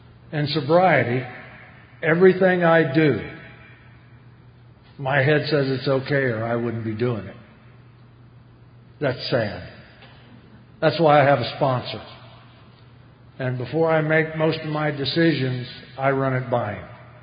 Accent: Illinois, United States; born there; I was born in Illinois, and mom and dad were married each other 50 years. My dad worked on the railroad.

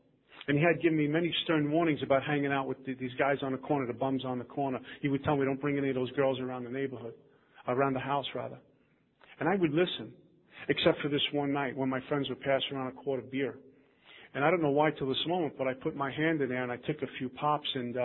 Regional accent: Brooklyn, New York, United States; I grew up in Brooklyn.

